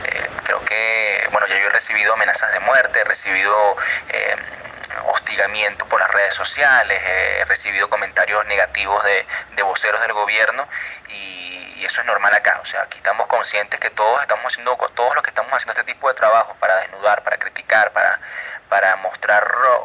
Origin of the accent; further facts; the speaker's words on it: Venezuela; estamos ligados al pueblo venezolano y somos pueblo venezolano, somos gente de a pie